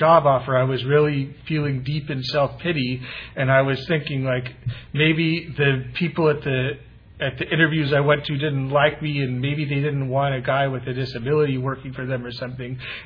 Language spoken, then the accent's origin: English; Los Angeles, California, United States; I'm originally from West LA, and my support network is mostly on the west side still.